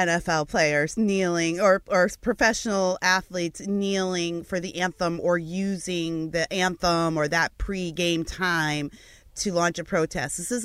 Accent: Portland, Oregon, United States; I see him on the court with a Black Lives Matter T-shirt, and I'm from Portland, where my business has been taken over by Black Lives Matter protests.

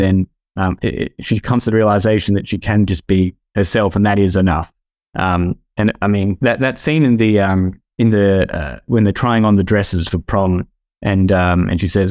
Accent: Perth, Western Australia, Australia; I'm from Perth on the west coast of Australia, which is famously the most isolated city in the world.

